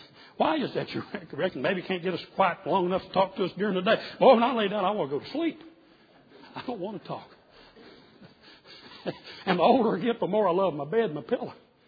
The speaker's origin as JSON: {"language": "English", "region": "Kentucky", "country": "United States", "tie": "born or raised there", "said": "I remember growing up in the Kentucky churches"}